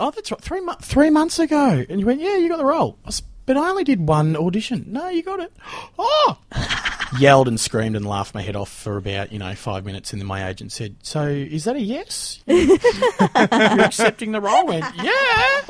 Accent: Ballarat, Victoria, Australia; I am the boy from Ballarat.

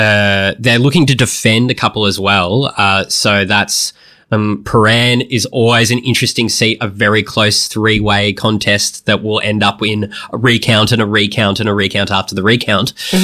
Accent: Victoria, Australia; I'm from the Mornington Peninsula.

